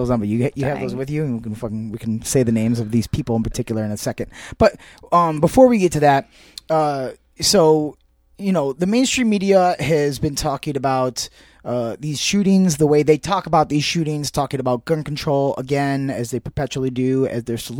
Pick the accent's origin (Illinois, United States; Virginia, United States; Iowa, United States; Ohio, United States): Ohio, United States; And El Paso and in my home state of Ohio, in Dayton, Ohio.